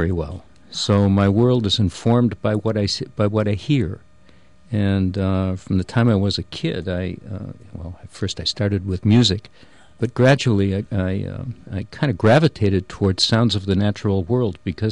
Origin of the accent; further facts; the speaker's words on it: Midwest, United States; We never had an animal while we were growing up. My sister and I were growing up in the Midwest. We never had an animal in the house.